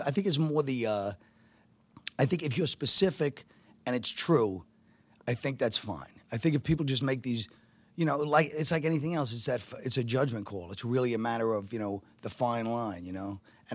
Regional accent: Brooklyn, New York, United States; when I grew up in Brooklyn and it was a very mixed neighborhood

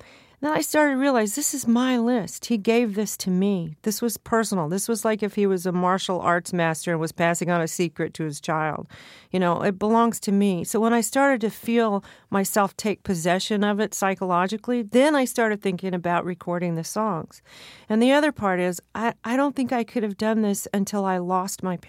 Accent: California, United States; I grew up in Southern California. I was very well-versed in Southern California pop and rock

